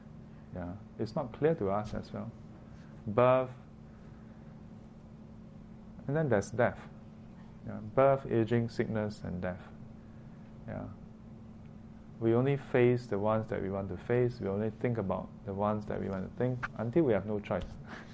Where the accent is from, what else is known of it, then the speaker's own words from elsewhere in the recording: Singapore; Because guess what? Being a Singaporean is pretty good already. Having it pretty good. And even as a Singaporean, there are a lot of different circumstances as well.